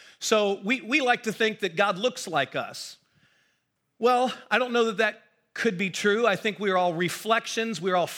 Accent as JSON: {"language": "English", "country": "United States", "tie": "born there", "said": "The point is, by ancestry, I'm German, but I'm American. I was born in America. I live with Americans, I speak English, and so my whole context is American."}